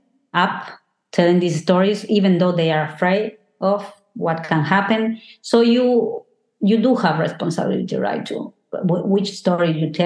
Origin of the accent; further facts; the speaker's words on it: Canada; now in Argentina; I'll see if I can do something with Canada since I'm Canadian too